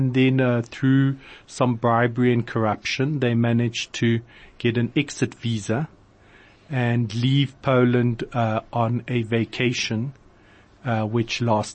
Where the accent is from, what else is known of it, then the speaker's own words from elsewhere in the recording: South Africa; also born or lived in Switzerland / Botswana; I was born in Switzerland, came out when I was a little baby to Botswana with my mom, and then they ended up in South Africa.